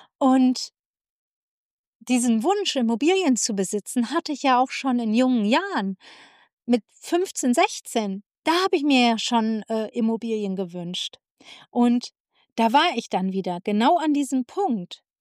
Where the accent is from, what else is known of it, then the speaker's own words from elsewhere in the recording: Austria; ich bin auch Österreicherin. Mein Vater kommt aus der Steiermark